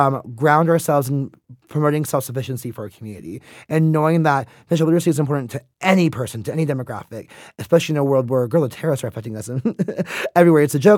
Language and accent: English; California, United States; I'm a Black Jewish kid from the Bay Area, born and raised in East Bay. Shout out to East Bay if anyone's from there.